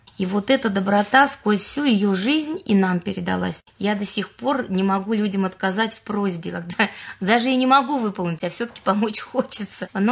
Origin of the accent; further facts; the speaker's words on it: Moscow, Russia; Мама москвичка, я москвичка. Я родилась в Москве, в Химках-Ховрино. А потом вот сюда приехали.